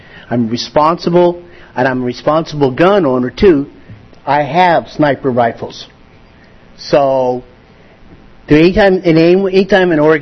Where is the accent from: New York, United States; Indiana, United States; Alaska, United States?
Alaska, United States; Palmer; I'm from Palmer.